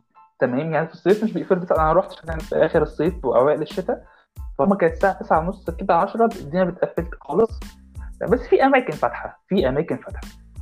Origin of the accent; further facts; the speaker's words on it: Egypt; والحجز بتاعها عادي، مش زي عندنا في مصر حجز صعب